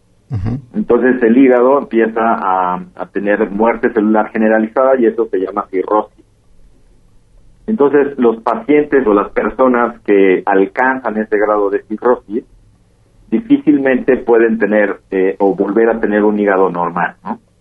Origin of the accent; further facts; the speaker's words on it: Mexico; los mexicanos tenemos algunos polimorfismos de un solo nucleótido